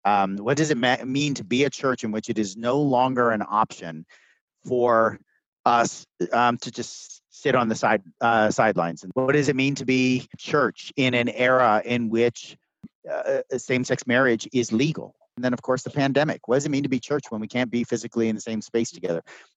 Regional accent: Pennsylvania, United States; I'm an Appalachian hillbilly. So I am a product of Western Pennsylvania. My dad was a coal miner and my grandparents were both coal miners.

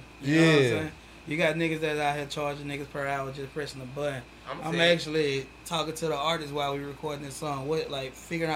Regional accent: Montgomery, Alabama, United States; also born or lived in Birmingham, Alabama; I was born in Birmingham, raised in Montgomery.

